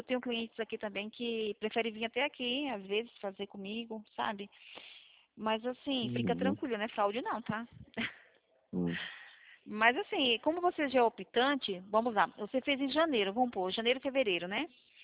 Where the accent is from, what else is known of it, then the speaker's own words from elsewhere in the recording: São Carlos, São Paulo, Brazil; eu sou de São Carlos.